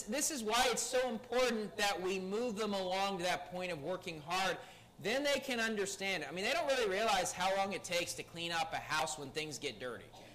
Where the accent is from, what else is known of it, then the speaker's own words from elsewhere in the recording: West Virginia, United States; I mean, and I never really went hunting growing up in West Virginia